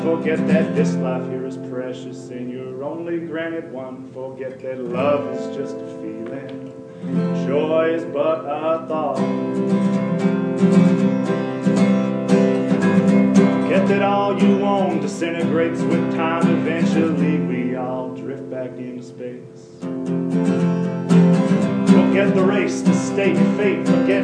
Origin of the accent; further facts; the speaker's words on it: Canada; now in Toronto, Canada; I'm Canadian. And then I came to Toronto when I was 19 or 20